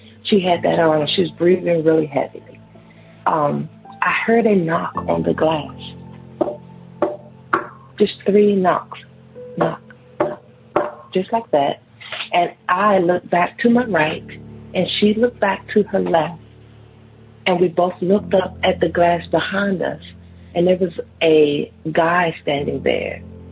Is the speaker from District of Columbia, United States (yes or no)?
yes; Washington, District of Columbia, United States; from Washington, D.C.